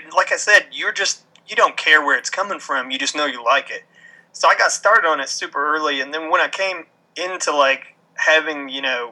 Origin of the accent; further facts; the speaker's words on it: West Virginia, United States; I grew up in West Virginia. There were no comic stores anywhere.